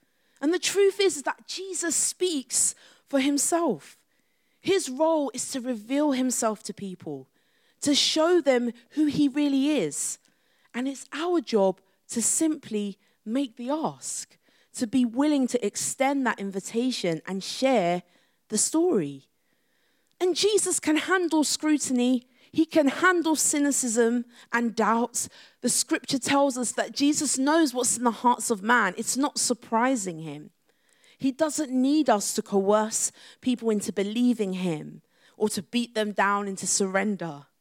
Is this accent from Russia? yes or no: no; Chadwell Heath, London, United Kingdom; my hometown in Chadwell Heath. And Chadwell Heath is like, some people don't even really know where it is. And it's just like a suburban town outside of London.